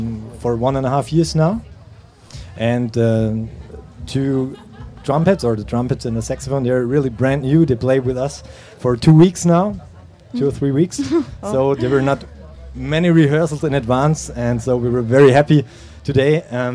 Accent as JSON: {"language": "English", "town": "Stuttgart", "region": "Baden-Württemberg", "country": "Germany", "second_language": "English", "said": "from Stuttgart too."}